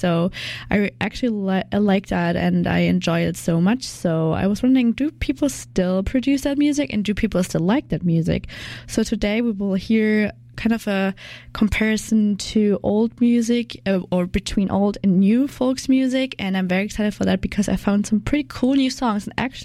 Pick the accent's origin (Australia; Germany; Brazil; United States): Germany; English is a second language; I'm the intern here at CJSF and I'm from Germany.